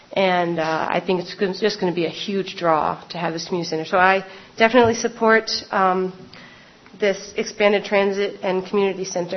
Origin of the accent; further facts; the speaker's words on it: Seward, Alaska, United States; now in Wasilla, United States; I'm new to the Wasilla area. I come from Seward originally